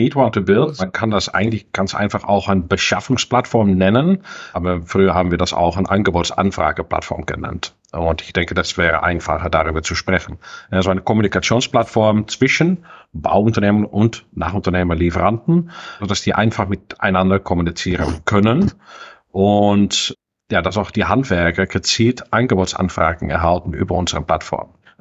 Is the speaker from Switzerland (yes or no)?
no; Netherlands; Ich komme ja hier aus Wien, ein kleines Ort hier im Osten von Holland.